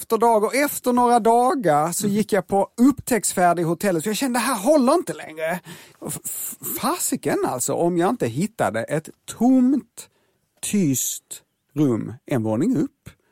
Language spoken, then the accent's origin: Swedish; Sweden; Och jag berättade att jag var från Sverige och jag satt och jobbade.